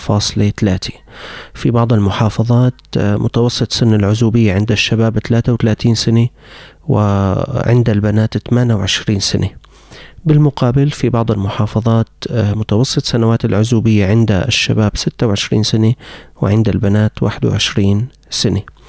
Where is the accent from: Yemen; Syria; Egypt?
Syria